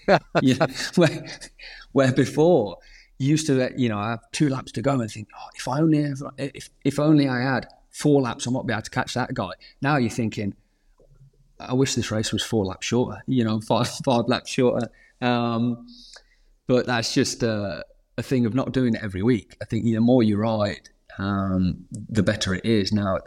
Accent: United Kingdom; being a British rider, being on the British grid is always good.

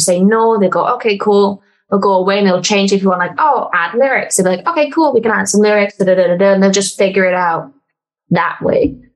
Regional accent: Wales, United Kingdom; I'd be like, I'm Welsh and I'm a wrestler. Let's do something.

